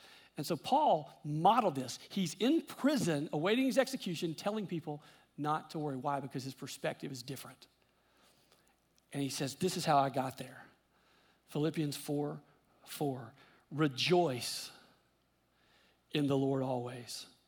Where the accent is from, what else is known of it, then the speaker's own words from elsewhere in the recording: Louisiana, United States; I grew up in Louisiana, and we had either hurricanes or tornadoes regularly scheduled like every other Wednesday, right?